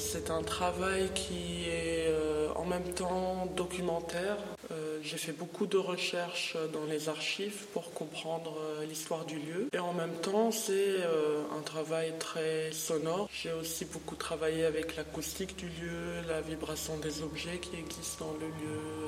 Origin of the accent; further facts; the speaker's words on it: Lebanon; moved away as an adult; j'ai 35 ans, je suis libanaise, j'ai fait des études en art plastique au Liban et puis je suis venue ici.